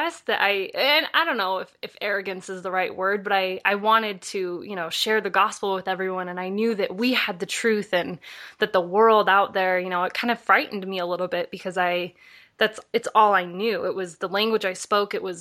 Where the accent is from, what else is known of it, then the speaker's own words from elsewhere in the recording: Provo, Utah, United States; Yeah, so I grew up in Provo, Utah. I was born and raised there, just a few miles or maybe even just a mile south of BYU.